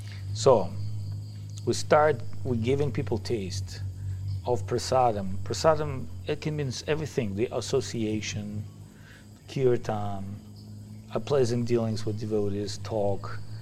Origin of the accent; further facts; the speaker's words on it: Saint Petersburg, Russia; English is a second language; I'm from St. Petersburg, built by Italian architects, Rastrelli, Botticelli.